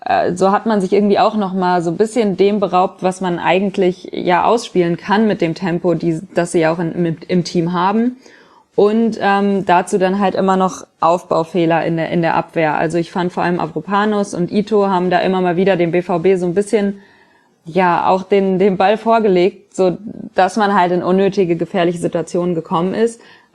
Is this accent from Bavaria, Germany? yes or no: no; Frankfurt, Hesse, Germany; Ja, man spricht aus Erfahrung als Frankfurter, aber dazu dann vielleicht später.